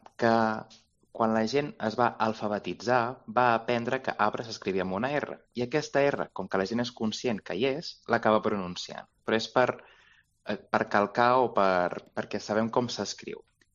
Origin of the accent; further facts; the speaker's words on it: Tarragona, Catalonia, Spain; jo per exemple que soc de Tarragona, dic poble.